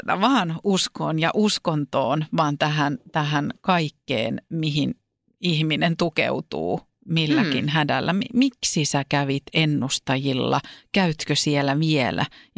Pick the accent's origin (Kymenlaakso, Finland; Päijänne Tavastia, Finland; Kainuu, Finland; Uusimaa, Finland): Uusimaa, Finland; Vantaa; Vantaan Korsossa, mistä mä oon kotoisin